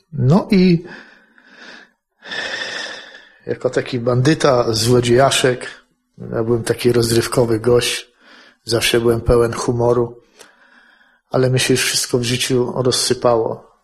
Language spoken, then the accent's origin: Polish; Lower Silesian Voivodeship, Poland; bo ja jestem z Dolnego Śląska